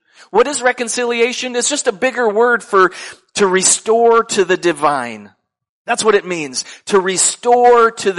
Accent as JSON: {"language": "English", "country": "United States", "lives_now": "England", "said": "I am still a citizen of the United States, but I am living in England representing my home country, the United States."}